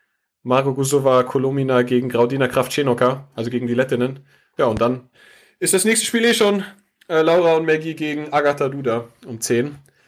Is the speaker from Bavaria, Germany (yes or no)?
yes; Munich, Bavaria, Germany; auch wenn ich ja mit Schwarz und Gelb als Münchner sonst nicht so viel zu tun habe